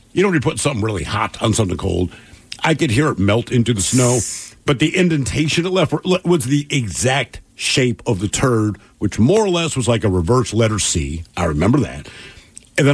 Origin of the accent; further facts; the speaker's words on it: Rochester, New York, United States; Growing up in Rochester, man, it's so cold there all the time.